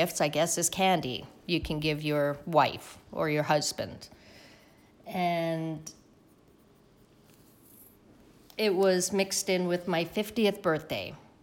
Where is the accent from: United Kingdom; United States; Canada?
Canada; because I'm Canadian, so I was in Vancouver